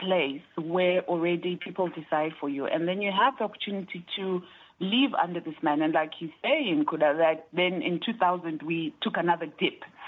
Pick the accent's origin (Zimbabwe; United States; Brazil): Zimbabwe; Matabeleland; because I'm from Matabeleland area